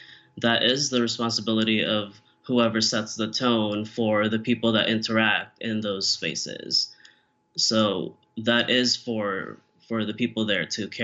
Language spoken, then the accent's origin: English; Philippines; as a person of color, as a Filipino, as this